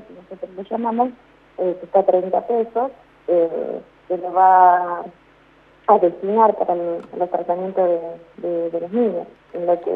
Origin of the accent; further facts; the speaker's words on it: Neuquén, Argentina; yo vengo de Neuquén